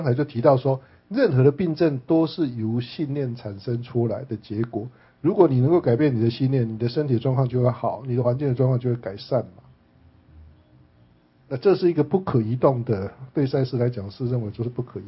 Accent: Taiwan; 尤其我们台湾人有一阵子很喜欢到中国道去换肝啊换肾啊

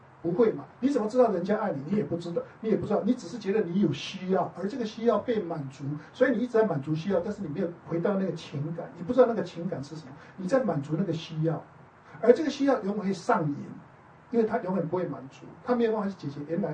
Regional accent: Taiwan; 我记得我当时从台湾过来的时候

